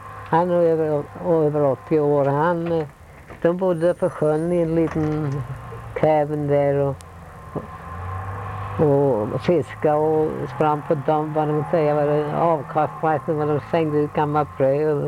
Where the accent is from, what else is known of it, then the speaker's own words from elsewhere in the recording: Sweden; Nej, så jag är svensk.